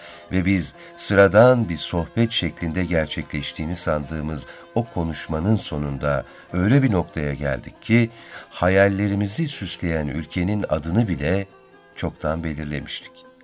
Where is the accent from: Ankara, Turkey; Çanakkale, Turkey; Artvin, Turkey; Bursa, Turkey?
Ankara, Turkey; Orta halli bir ailenin çocuğu olarak Ankara'da büyüdüm. Ortaokul ve liseyi yine Ankara'da bitirdim.